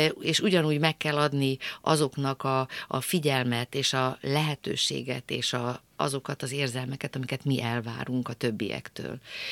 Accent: Budapest, Hungary; én városi lány vagyok, budapesti vagyok

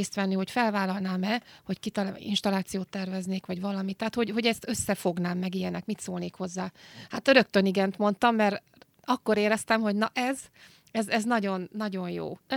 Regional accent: Hungary; Mert emberek vagyunk, és magyarok vagyunk, és azért nem vonhatjuk ki magunkat.

